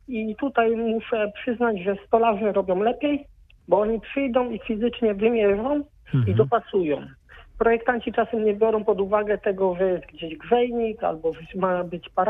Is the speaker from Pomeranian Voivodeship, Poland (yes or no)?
yes; Pomeranian Voivodeship, Poland; Ja jestem z Pomorza i u nas były meble koszalińskie, tak się mówiło